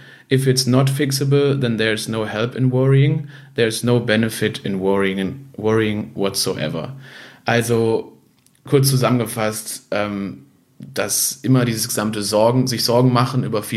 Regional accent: Düsseldorf, North Rhine-Westphalia, Germany; dann habe ich halt in Düsseldorf meinen Bachelor begonnen und hatte eigentlich nie vor, sozusagen in meiner Heimatstadt zu studieren.

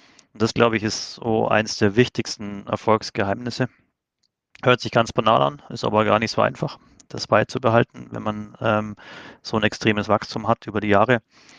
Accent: Munich, Bavaria, Germany; ich komme aus München

